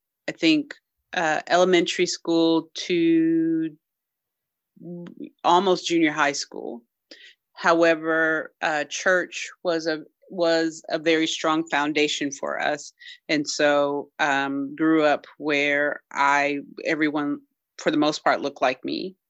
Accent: California, United States; Where I grew up, and I grew up in the Bay Area. So always had access to very liberal and non-assimilative environment and spaces.

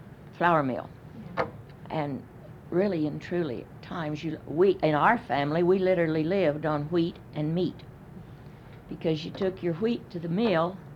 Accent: Kansas, United States; Stupid me, as I say, I was from Kansas. I never ate cornbread till I was grown. I never even tasted it. We didn't know anything about cornmeal.

